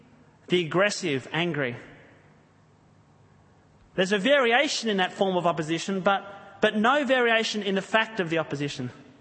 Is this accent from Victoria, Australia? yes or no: no; New South Wales, Australia; I grew up on the Northern Beaches